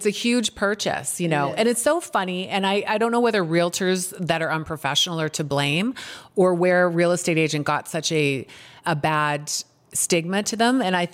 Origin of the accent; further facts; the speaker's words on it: Canada; now in Arizona, United States; Well, I'm a Canadian citizen and I built my business by helping Canadians purchase here.